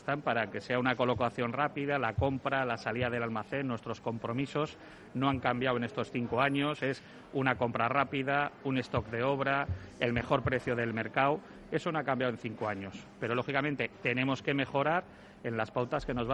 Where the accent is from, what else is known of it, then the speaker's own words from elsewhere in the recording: Sestao, Basque Country, Spain; yo soy de Sestao, nacido en Sestao, y eso también siempre te tira mucho lo que es la tierra